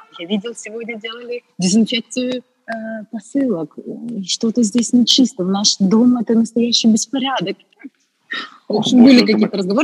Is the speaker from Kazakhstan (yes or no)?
no; Ukraine; Я из Украины.